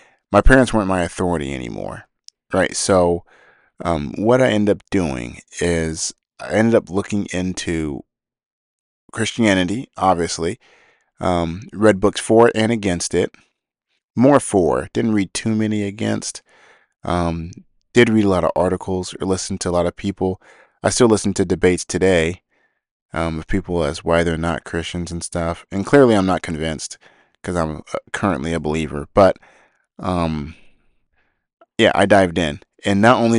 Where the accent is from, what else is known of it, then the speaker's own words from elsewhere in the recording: Las Vegas, Nevada, United States; I grew up in Las Vegas, and there's a lot of Mormons in Vegas